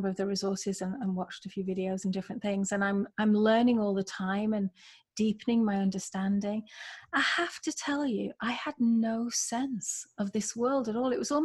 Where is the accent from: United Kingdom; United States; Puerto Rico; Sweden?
United Kingdom; England; I'm from England originally